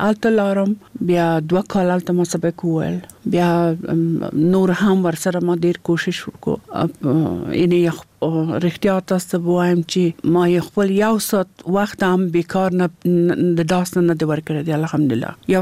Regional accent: Kabul, Afghanistan; زه د کابل یم او په کابل ښار کې پیدا شوم

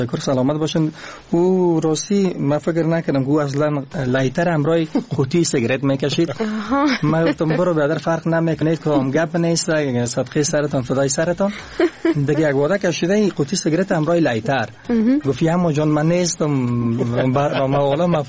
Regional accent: Kabul, Afghanistan; born there; تولد خودم زاده کابل هستیم قبلگاه سبه همچنان دیگه اصلا ما از ولایت لوگر هستیم.

